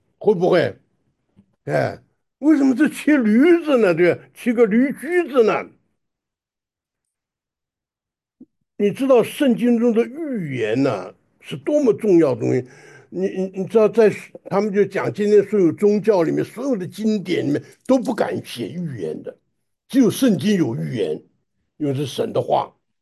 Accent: China; 所以我们中国人常常讲，事实胜于雄辩，对不对？

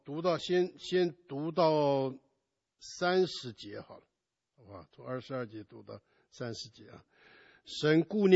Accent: China; 但是我们中国人呢，就把他讲得很伟大，是我们历史上面的伟人

